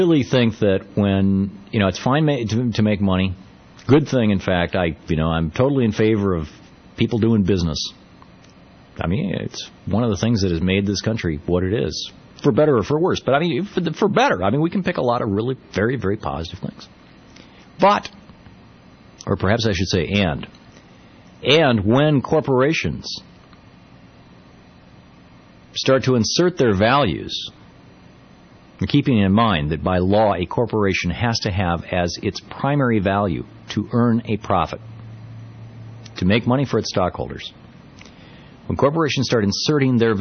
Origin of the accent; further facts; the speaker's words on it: United States; as an American in the United States, we hear in the mainstream media almost nothing about Canadian politics